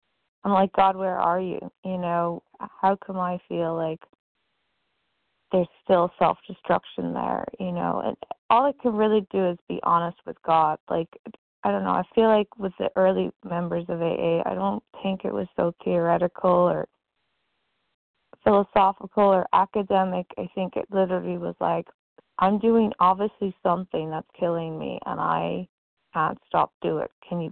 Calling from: New York, United States; from New York.

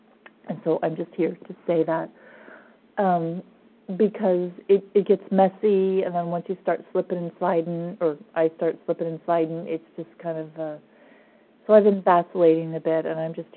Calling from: California, United States; from Northern Cali

